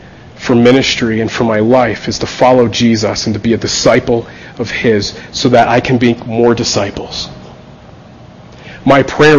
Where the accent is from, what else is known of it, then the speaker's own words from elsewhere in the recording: New Jersey, United States; For me, as a teenager growing up in New Jersey, the ocean was vast.